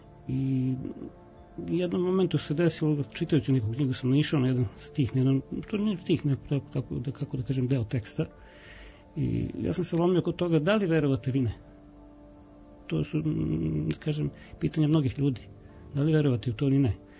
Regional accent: Zrenjanin, Vojvodina, Serbia; ja dolazim iz Zrenjanina, rođen sam u Zrenjaninu, tamo sam i odrastao, završio osnovnu i srednju školu.

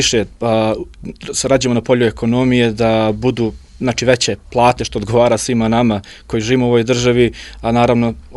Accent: Novi Pazar, Raška District, Serbia; Ja zaista, recimo, dolazim, eto, iz Novog Pazara, Bošnjak sam

